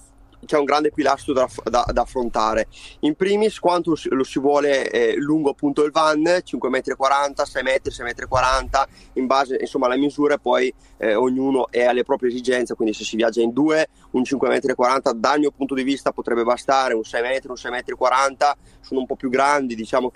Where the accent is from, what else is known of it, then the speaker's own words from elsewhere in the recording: Verona, Veneto, Italy; ho 25 anni, sono di Verona